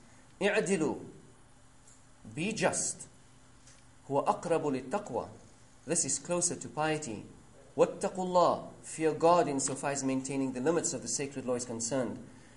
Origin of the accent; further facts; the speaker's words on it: India; I come from India